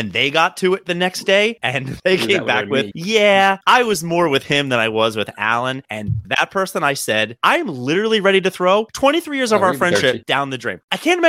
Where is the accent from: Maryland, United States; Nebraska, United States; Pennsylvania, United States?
Maryland, United States; Owings Mills; my hometown of Alms Mills, Maryland